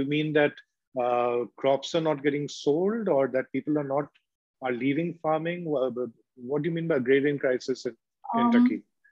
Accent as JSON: {"language": "English", "region": "West Bengal", "country": "India", "said": "I come from Bengal, which has a bit of a leftist, socialist sort of atmosphere while growing up. Though I must say, I mean, I grew up in the 80s."}